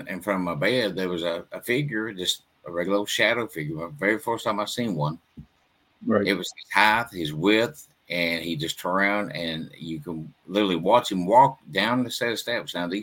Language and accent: English; Appalachia, United States; It's like, well, babe, you know, we moved up to the north. I was raised up in the Appalachian Mountains.